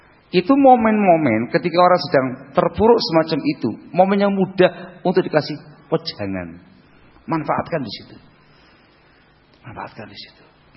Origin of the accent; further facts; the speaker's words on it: East Java, Indonesia; Ini salah ngomong lho ya, aku Jawa Timur iki.